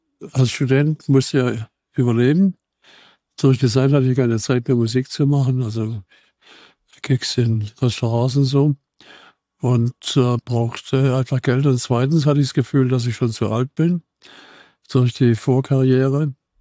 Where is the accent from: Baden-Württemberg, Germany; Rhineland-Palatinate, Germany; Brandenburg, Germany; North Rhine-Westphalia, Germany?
Baden-Württemberg, Germany; Jetzt aber Beuren ist ein Dorf, heute 90 Einwohner. Ich bin dann im Dorf daneben aufgewachsen, genauso klein. Dorfschule war gut und dann Kleinstadt Altensteig